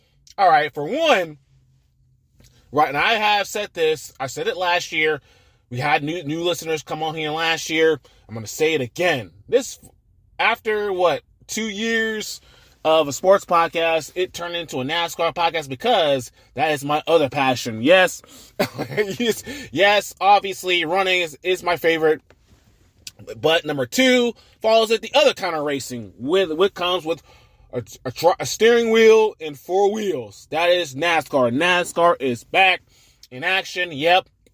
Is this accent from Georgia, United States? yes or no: yes; Atlanta, Georgia, United States; In Daytona, Talladega, and now you throw in my hometown track, Atlanta, where you see this type.